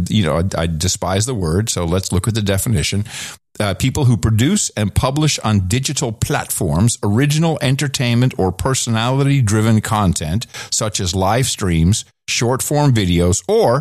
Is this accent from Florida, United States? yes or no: no; Texas, United States; 110 degrees. I'm good to go. I'm from Texas.